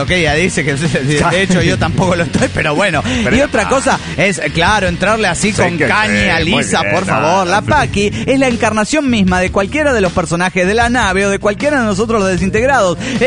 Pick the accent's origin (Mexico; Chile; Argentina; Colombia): Colombia; Medellín, Antioquia; de Medellín, Colombia.